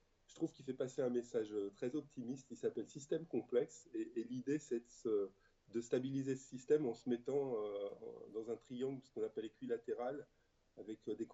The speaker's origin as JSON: {"language": "French", "town": "Grenoble", "region": "Auvergne-Rhône-Alpes", "country": "France", "said": "donc je suis grenoblois. Je me définis comme un montagnard citadin."}